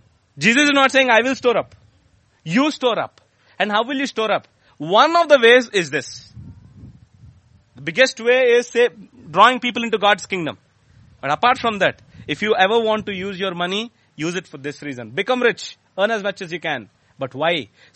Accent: Vijayawada, Andhra Pradesh, India; I come from Vijayawada, so a lot of meetings used to happen in different street corners.

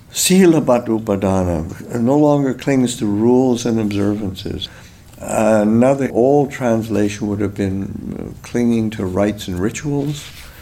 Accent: Canada; I'm Canadian, grew up Canadian

